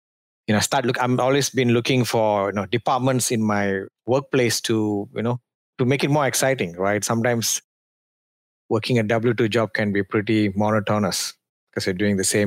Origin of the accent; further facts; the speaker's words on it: Malaysia; now in United States; So I'm from Southeast Asia, a country called Malaysia. It's just nearby to Singapore